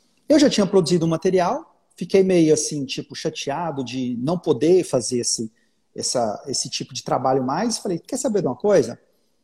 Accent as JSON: {"language": "Portuguese", "town": "Anápolis", "region": "Goiás", "country": "Brazil", "also_born_or_lived": "São Paulo"}